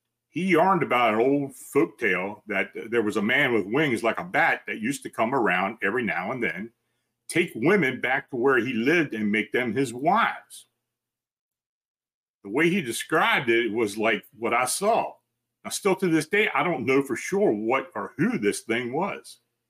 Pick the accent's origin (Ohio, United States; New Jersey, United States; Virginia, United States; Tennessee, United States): New Jersey, United States; Cherry Hill; I'm from Cherry Hill, New Jersey